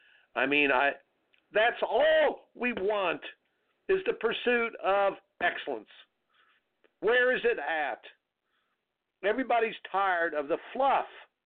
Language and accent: English; Indiana, United States; I didn't see the toughness that growing up in Indiana playing on high school basketball.